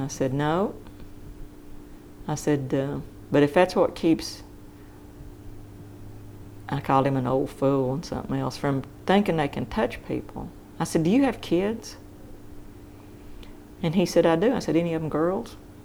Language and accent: English; Deep South, United States; my accent was so thick. I was from the deep South